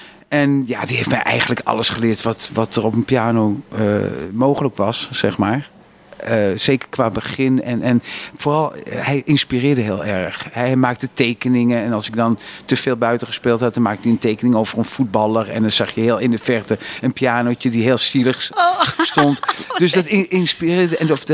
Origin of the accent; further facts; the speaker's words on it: Amsterdam, North Holland, Netherlands; In de Jordaan ben ik officieel geboren. Tenminste, de Kosterstraat. En ik heb me eigenlijk altijd geleefd in Slootvaart in Amsterdam-West.